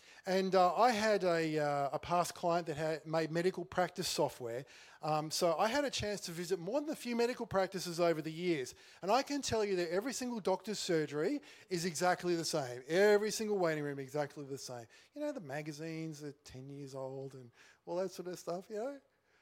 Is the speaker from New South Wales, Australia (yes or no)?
no; Queensland, Australia; also born or lived in Western Australia; I was born in Queensland and my family moved to country Western Australia when I was in high school.